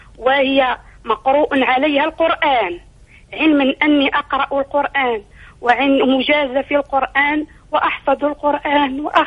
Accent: Algeria; يسمى عندنا في الجزائر تفيفرة،

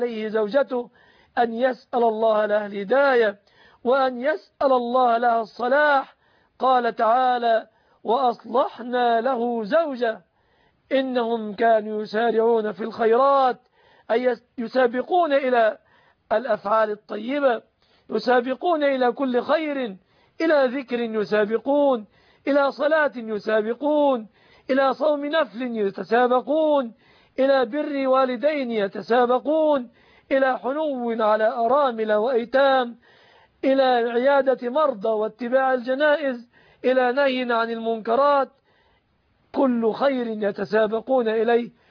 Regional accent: Egypt; في بلادنا مصر

